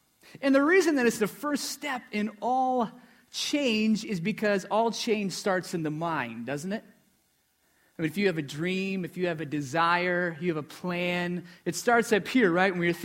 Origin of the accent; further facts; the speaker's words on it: Iowa, United States; and I'm from Iowa, but my region was Philadelphia.